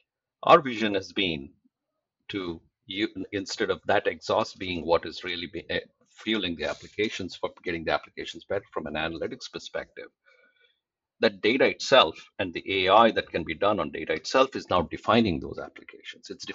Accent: India; moved away as an adult; now in United States; I come from engineering background. I spent a long time in simulation engineering. I'm an immigrant from India. Worked for Indian Space Research on satellites and rockets in the early days. Then moved to the U.S. as an immigrant

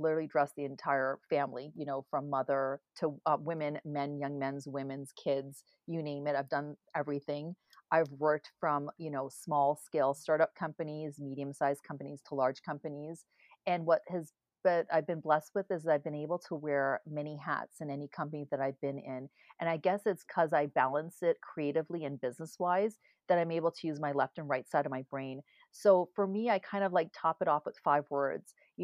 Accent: Canada; Well, I'm Canadian. I grew up in Canada. I went to school here.

